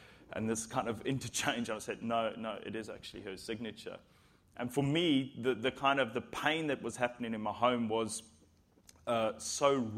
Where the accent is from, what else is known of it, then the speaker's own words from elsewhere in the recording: South Africa; Now, being a South African guy, you know, we're gladiators. We don't really cry.